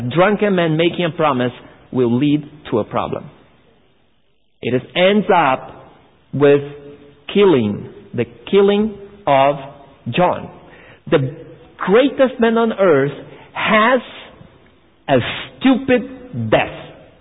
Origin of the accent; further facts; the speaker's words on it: Brazil; I mean, I come originally from Brazil, and what we see nowadays in Brazil, it's so weird.